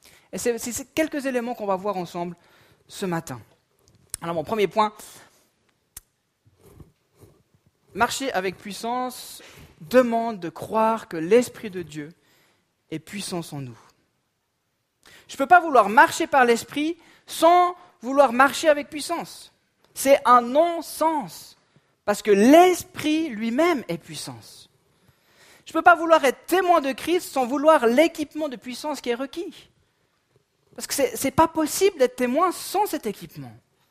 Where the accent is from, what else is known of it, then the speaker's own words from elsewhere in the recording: Vaud, Switzerland; en tant que bon Suisse et bon Vaudois, on est un peu tous à la même, non ?